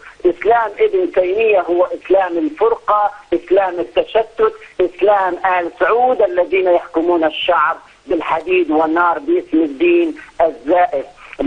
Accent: Libya; now in Canada; طبعا أنا من كندا الآن ولكن الأصل من ليبيا.

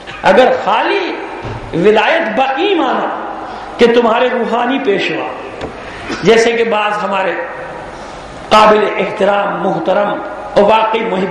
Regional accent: Pakistan; میں تو اپنے اس چھوٹے سے شہر کی گلیاں نہیں بھول پاتا جن میں میرا بچپن گزرا ہے، تو اپنے وطن کو کیسے بھول جاؤں گا، اپنے ملک کو کیسے بھول جاؤں گا۔ میں جب پاکستان سے باہر جاتا ہوں

